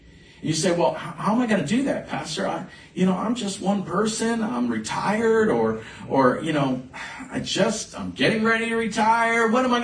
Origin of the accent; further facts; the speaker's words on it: Florida, United States; I grew up in Florida. We didn't have rivers. I mean, they have them, but they're slow and shallow and muddy, and they don't flow.